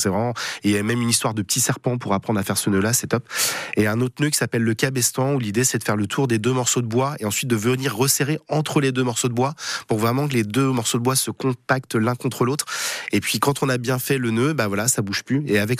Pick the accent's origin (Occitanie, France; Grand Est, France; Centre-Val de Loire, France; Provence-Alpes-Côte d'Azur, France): Centre-Val de Loire, France; Par chez nous, en Gâtine-Racan, il y a de la forêt partout, autour de Semblançay notamment